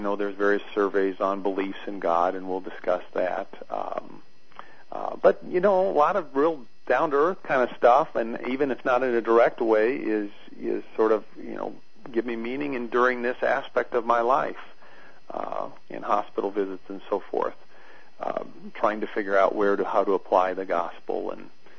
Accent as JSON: {"language": "English", "region": "North Dakota", "country": "United States", "tie": "born or raised there", "also_born_or_lived": "Missouri", "said": "And I grew up in North Dakota. I served a church in Missouri near Holt Summit. Well, actually near Jefferson City for almost 7 years, and then I've been here about 9 years."}